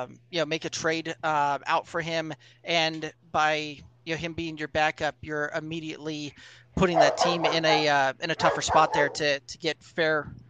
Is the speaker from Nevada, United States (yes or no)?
no; Denver, Colorado, United States; That's actually my hometown team and the team that I'm a fan of right there with the Broncos.